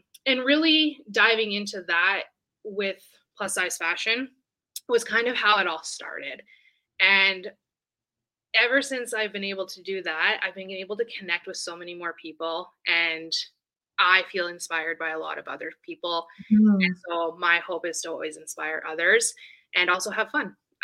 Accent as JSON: {"language": "English", "town": "Vancouver", "region": "British Columbia", "country": "Canada", "tie": "born or raised there", "said": "I grew up over on the Lower Mainland, so in the Vancouver area."}